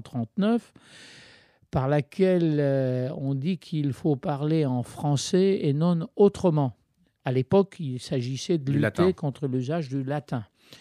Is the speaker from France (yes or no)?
no; Baghdad, Baghdad Governorate, Iraq; French is a second language; je suis né à Bagdad d'un père anglais et jusqu'à l'âge de 10 ans, à l'école, c'était l'arabe et l'anglais, parce que c'était une colonie britannique, l'Irak. Et donc, ce n'est qu'à l'âge de 10 ans que j'ai eu la chance d'apprendre le français